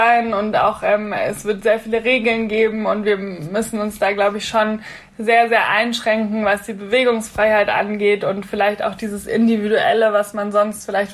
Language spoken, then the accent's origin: German; Munich, Bavaria, Germany; also ich komme ja auch gebürtig aus München